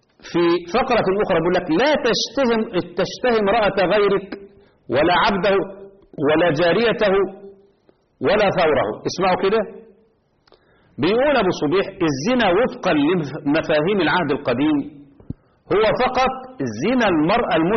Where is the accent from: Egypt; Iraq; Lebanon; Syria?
Egypt; وخصوصا عندنا في مصر وخدوه